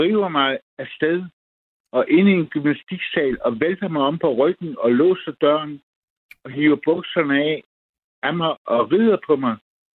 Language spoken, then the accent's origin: Danish; Region of Southern Denmark, Denmark; Men så dukker hun op til en fest i mit barndomshjem, en stor gård på Fyn.